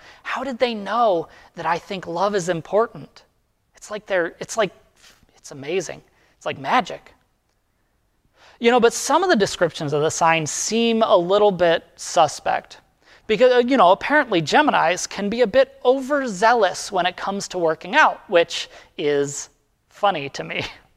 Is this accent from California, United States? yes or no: no; Illinois, United States; born there; Just because I was born in Illinois, it doesn't mean that I'm locked in for the rest of my life into rooting for the Bears or eating specific kinds of hot dogs